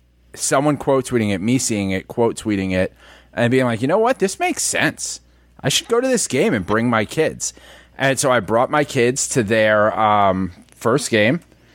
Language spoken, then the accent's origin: English; New Jersey, United States; I mean, I came from South Jersey